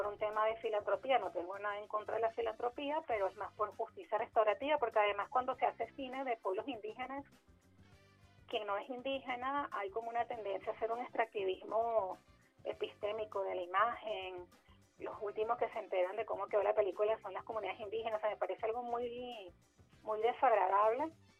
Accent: Venezuela; es una memoria que forma parte de nuestro ADN como sociedad venezolana.

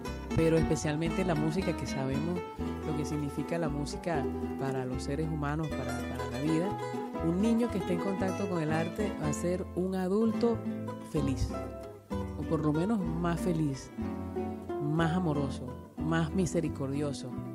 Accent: Caracas, Capital District, Venezuela; born there; Nací en Caracas y en este maravilloso país que se llama Venezuela.

